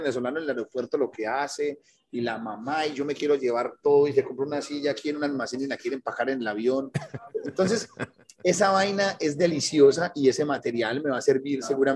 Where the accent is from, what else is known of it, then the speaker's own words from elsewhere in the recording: Medellín, Antioquia, Colombia; now in Miami, United States; nosotros los colombianos somos muy palabrosos y sobre todo de donde vengo yo, de Medellín, tenemos todo el tiempo, eso hace parte de nuestro léxico.